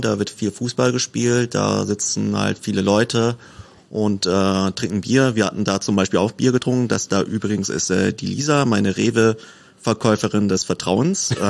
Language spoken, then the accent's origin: German; Paderborn, North Rhine-Westphalia, Germany; Das ist meine Heimatstadt. Also von Paderborn komme ich. Bin auch dort geboren.